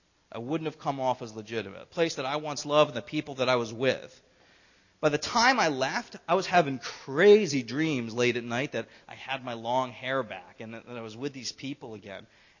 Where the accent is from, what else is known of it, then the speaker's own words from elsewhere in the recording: New York, United States; But I'm from New York State. We're not just blue, we're midnight blue, okay?